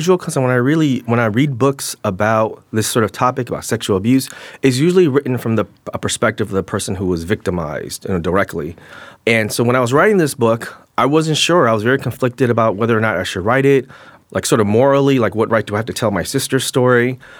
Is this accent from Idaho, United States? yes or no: no; San Francisco, California, United States; I grew up in the North Beach Projects, so it's a kind of weird place because it's like literally the cable car runs right through it.